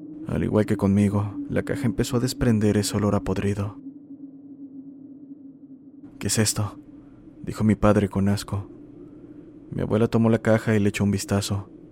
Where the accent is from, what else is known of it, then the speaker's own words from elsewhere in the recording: San José Independencia, Veracruz, Mexico; aquí en mi pueblito, en la Sierra de Songolica, que pertenece al estado de Veracruz. Mi pueblo se llama San José Independencia, uno de los más grandes de la zona.